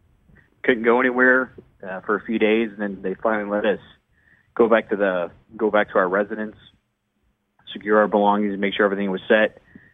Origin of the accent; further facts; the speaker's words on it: Michigan, United States; now in Florida, United States; I'm from Michigan. My family moved down to Florida for work back in the early 90s.